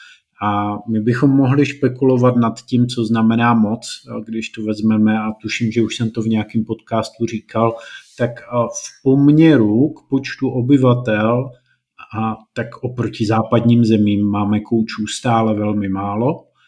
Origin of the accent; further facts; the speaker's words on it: Moravia, Czechia; já jsem z Moravy prostě.